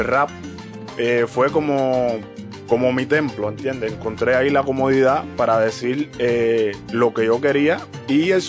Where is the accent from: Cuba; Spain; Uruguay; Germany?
Cuba; Santiago de Cuba; yo soy natural de Santiago de Cuba.